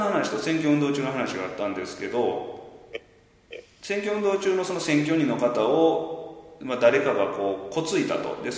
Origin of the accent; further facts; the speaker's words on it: Osaka, Japan; なんかこう大阪人としては嬉しいですけど